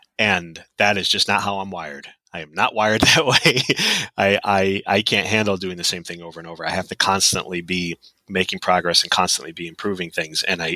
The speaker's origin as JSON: {"language": "English", "region": "Northeast", "country": "United States", "tie": "born or raised there", "said": "For me, that is hot, you know, growing up in the Northeast."}